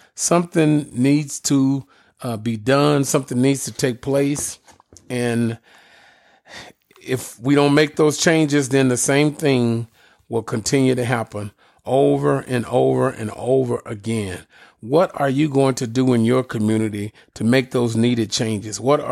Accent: Little Rock, Arkansas, United States; now in California, United States; towards Arkansas, where I'm from. I'm from Little Rock originally. I live in California now.

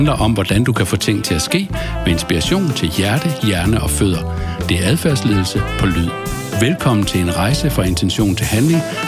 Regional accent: Aarhus, Central Denmark Region, Denmark; born there; Jeg er født i Aarhus, så det er utroligt dejligt at komme tilbage hertil.

